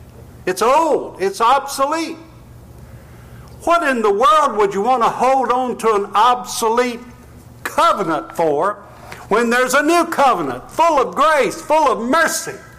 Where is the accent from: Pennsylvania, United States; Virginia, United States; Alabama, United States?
Virginia, United States; And of course I'm from Virginia, and Norfolk, Virginia, a lot of ships been built there.